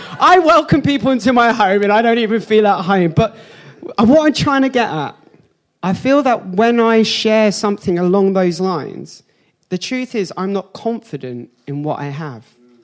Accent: England, United Kingdom; I was going to offer him a cup of tea, being English and all that.

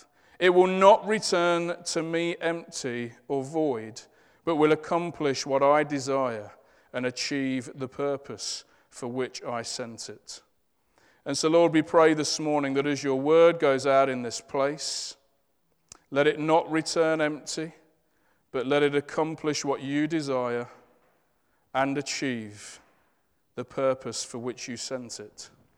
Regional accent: Leicester, East Midlands, United Kingdom; accent: Leicester; I'm aware that my Leicester accent, when I say it, sounds like A-X-E, amen?

